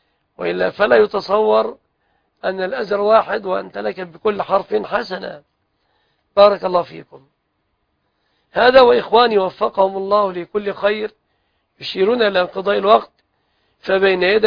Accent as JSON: {"language": "Arabic", "country": "Egypt", "said": "بلادنا مصر"}